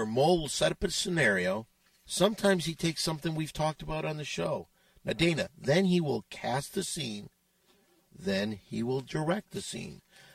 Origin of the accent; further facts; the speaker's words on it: Michigan, United States; You know, we're both from Michigan.